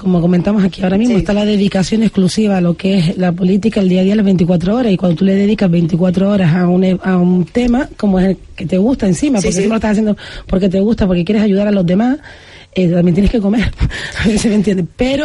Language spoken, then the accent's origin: Spanish; Agaete, Canary Islands, Spain; Yo que soy de Agaete, y lo sé mejor